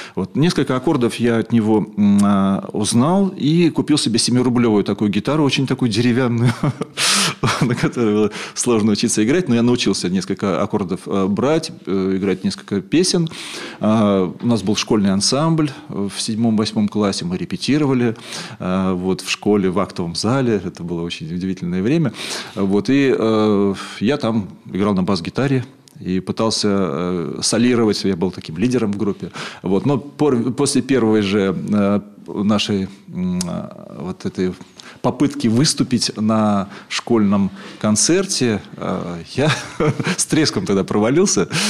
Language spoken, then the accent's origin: Russian; Sevastopol, Crimea, Ukraine; now in Saint Petersburg, Russia; И вот я учился, когда я из Севастополя приехал в Петербург, в Ленинград тогда, в Ленинград, в 78-м году.